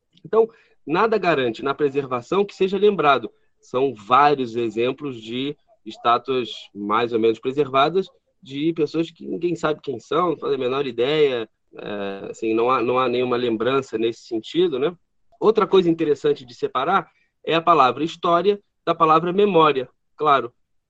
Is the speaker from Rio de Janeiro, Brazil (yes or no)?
yes; Rio de Janeiro, Brazil; Eu sou do Rio